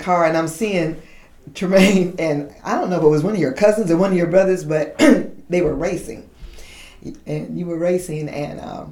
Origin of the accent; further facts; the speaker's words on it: Minnesota, United States; moved away; because I came from Minnesota, moved to Texas